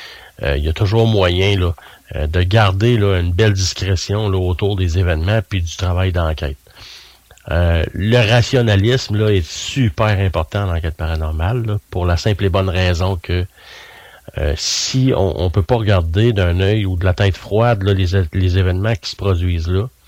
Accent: Sherbrooke, Quebec, Canada; Tu sais, j'étais de Sherbrooke, même un petit peu plus loin, là, dans la région de Cookshire

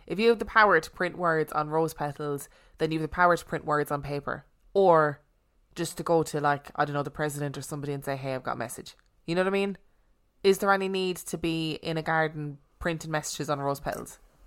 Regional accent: Alabama, United States; I'm originally from Alabama.

